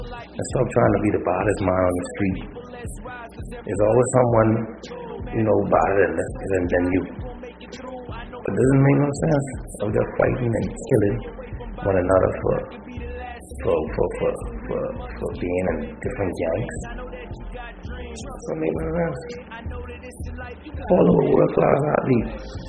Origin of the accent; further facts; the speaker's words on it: Nassau, New Providence, Bahamas; my hometown in Nassau, Bahamas.